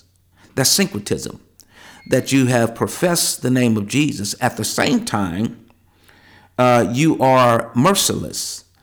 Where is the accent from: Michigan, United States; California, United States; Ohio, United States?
California, United States; I come from California. I was raised in a multicultural environment, raised in a multicultural church.